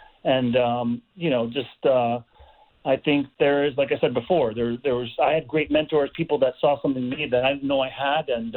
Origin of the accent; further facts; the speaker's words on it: New York, United States; I grew up with him on Long Island.